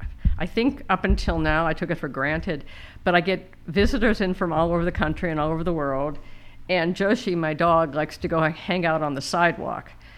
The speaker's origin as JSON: {"language": "English", "region": "Ohio", "country": "United States", "moved": "as an adult", "said": "Originally I'm from Ohio, lastly I was from Ohio before we moved here."}